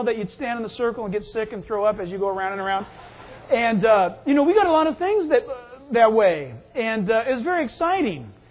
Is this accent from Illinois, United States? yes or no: no; San Diego, California, United States; also born or lived in Orange County; growing up in San Diego and then moving up into Orange County, we had in San Diego and in Orange County these Stater Brothers.